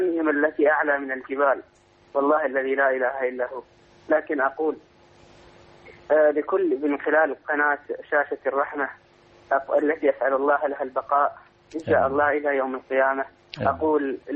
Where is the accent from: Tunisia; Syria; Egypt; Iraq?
Iraq; من العراق